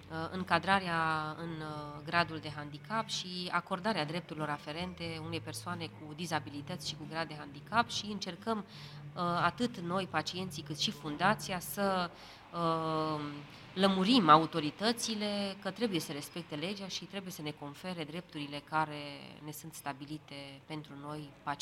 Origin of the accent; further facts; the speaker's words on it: Timișoara, Timiș County, Romania; sunt din Timișoara. Am 41 de ani aproape împliniți